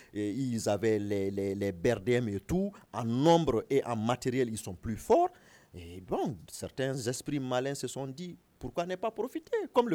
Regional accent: north, Mali; Je suis originaire du nord du Mali.

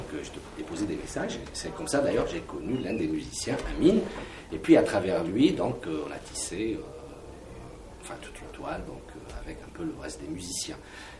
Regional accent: Algiers, Algiers Province, Algeria; born there; first language Kabyle; French is a second language; donc mes parents sont d'origine kabyle. Et je suis né à Alger, donc ils sont venus habiter à Alger. Donc la langue kabyle, c'est ma langue maternelle. À la maison, on ne parlait pas du tout arabe.

